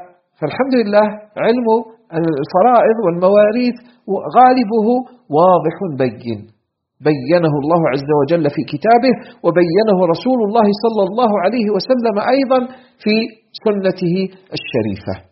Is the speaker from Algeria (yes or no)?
yes; Algeria; بلدنا الجزائر